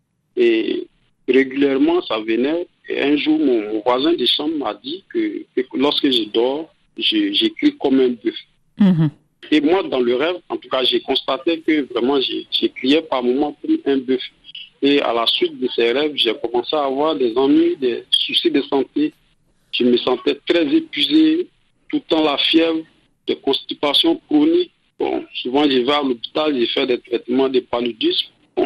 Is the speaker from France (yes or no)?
no; Côte d’Ivoire; Non, je suis originaire du Nord.